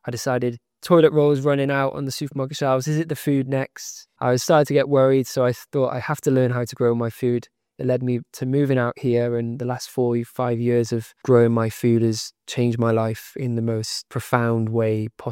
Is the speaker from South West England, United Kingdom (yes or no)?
no; Cardiff, Wales, United Kingdom; I grew up in Cardiff.